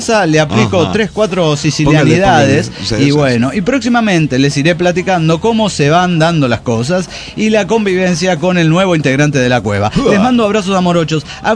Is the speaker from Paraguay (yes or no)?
no; Mexico City, Mexico; de Ciudad de México.